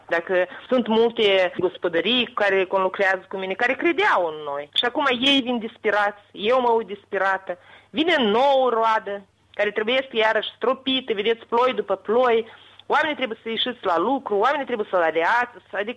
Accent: Moldova; Noi toți suntem moldoveni

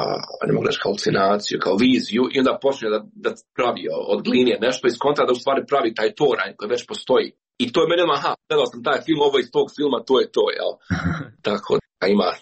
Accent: Bosnia & Herzegovina; ja sam iz Bosne i Hercegovine

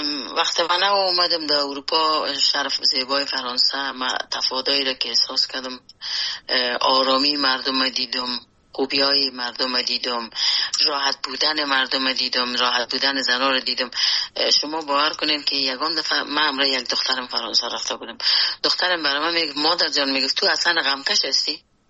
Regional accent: Afghanistan; born or raised there; moved away as an adult

